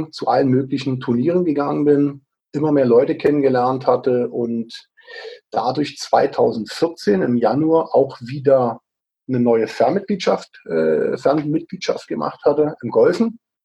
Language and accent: German; Berlin, Germany; born there; now in Stuttgart, Germany; gebürtig aus Berlin, lebe seit etwas über 30 Jahren im Stuttgarter Raum